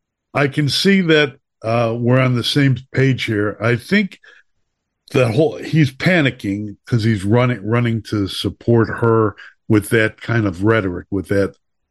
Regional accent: Chicago, Illinois, United States; I'm from Gage Park originally. I mean, my family had a business there. I love the people there.

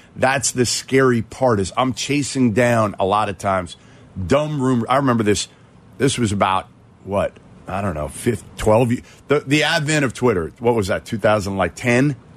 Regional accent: Boston, Massachusetts, United States; So you remember that morning, and I'm from Boston, Brad Stevens moved from being a coach to the GM of the Celtics

